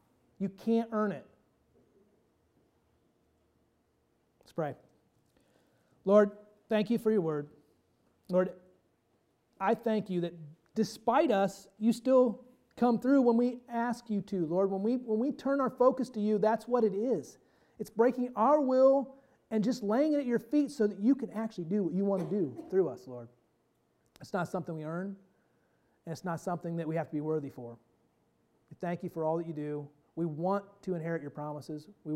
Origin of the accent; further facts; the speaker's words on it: Auburn, Indiana, United States; I said, north of Fort Wayne. He says, be more specific. I said, up by Auburn.